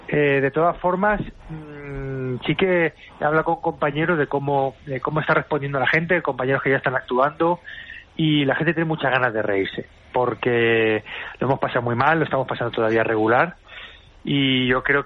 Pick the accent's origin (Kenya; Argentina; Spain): Spain; Pero con lo que somos los españoles de tocarnos, de abrazarnos